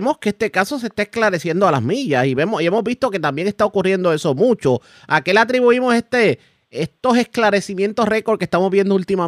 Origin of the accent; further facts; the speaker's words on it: Puerto Rico; Nosotros como puertorriqueños hemos perdido tal vez el control